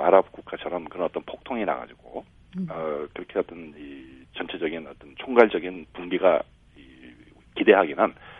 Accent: South Korea; 내가 한국 사람으로서

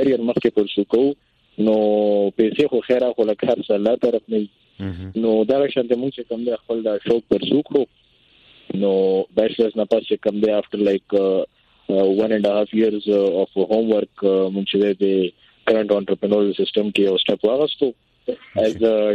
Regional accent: Peshawar, Khyber Pakhtunkhwa, Pakistan; زه بیسیکلی د پېښور اوسیدونکی یم

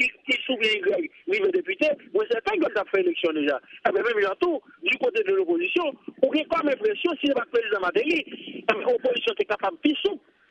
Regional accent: Haiti; Je vais lui-même parler avec vous là en tant qu'haïtien.

